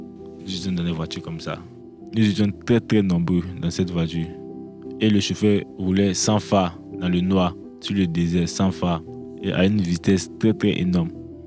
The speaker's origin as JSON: {"language": "French", "town": "Bouaké", "region": "Vallée du Bandama", "country": "Côte d’Ivoire", "said": "Je viens de la Côte d'Ivoire, précisément de la ville de Boaké. La langue officielle de la Côte d'Ivoire, c'est le français. Et nous avons d'autres langues maternelles, comme le djoula, le bété, etc."}